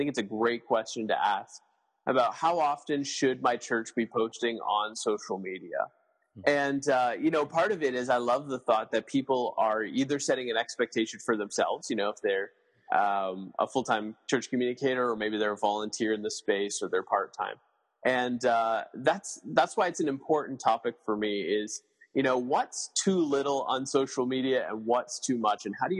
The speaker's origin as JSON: {"language": "English", "country": "Canada", "tie": "born or raised there", "also_born_or_lived": "Florida, United States", "said": "Well, at the end of May, I moved from Florida back to Canada, which is where I was born and raised"}